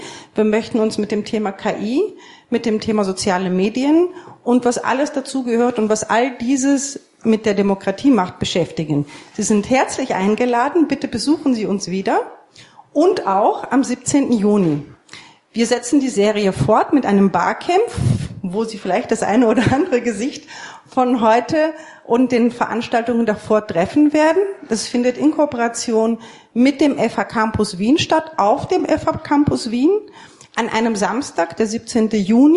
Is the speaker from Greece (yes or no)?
yes; Greece; ich kann als Grieche nicht anders.